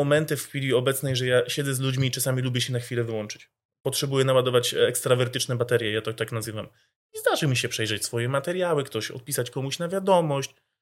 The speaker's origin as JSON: {"language": "Polish", "region": "Łódź Voivodeship", "country": "Poland", "said": "ja też jestem z Łodzi. To jest... Jakby kocham, znaczy jestem spod Łodzi, ale mieszkam obecnie w Łodzi, kocham to miasto"}